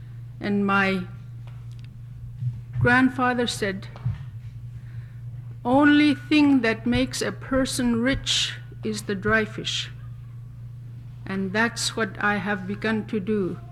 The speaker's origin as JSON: {"language": "English", "town": "Okeechuk", "region": "Alaska", "country": "United States", "tie": "born or raised there", "said": "I'm a local resident. I'm from Okeechuk, born and raised here."}